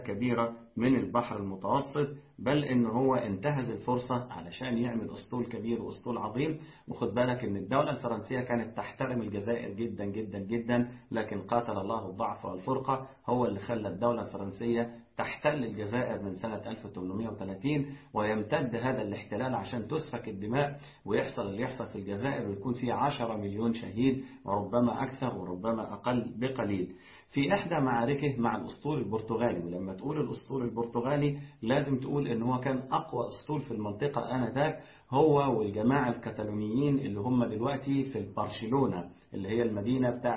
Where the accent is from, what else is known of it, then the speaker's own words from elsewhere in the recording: Egypt; إحنا كمصريين دايما بنقول إيه؟ بنقول الرئيس.